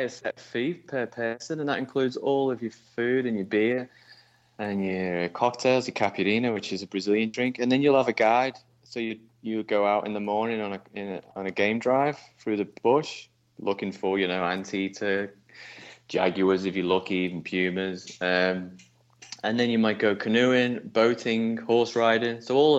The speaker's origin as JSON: {"language": "English", "town": "New Ferry", "region": "North West England", "country": "United Kingdom", "said": "New Ferry."}